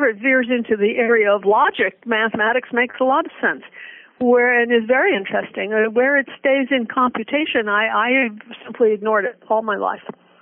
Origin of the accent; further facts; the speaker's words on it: New York City, New York, United States; born there; also born or lived in Hollywood / Florida; Florida when I was older, but mostly in the Northeast. I was born in New York City.